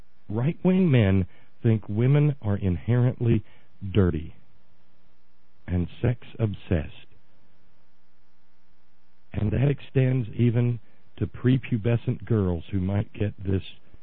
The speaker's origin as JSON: {"language": "English", "region": "West Virginia", "country": "United States", "tie": "born or raised there", "said": "Conservatives in my home state of West Virginia are allowed to opt out"}